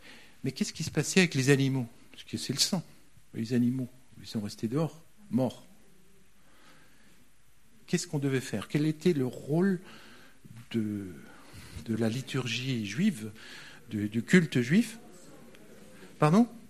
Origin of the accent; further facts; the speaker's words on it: France; Ici, c'est le, chez nous en France, c'est le propitiatoire.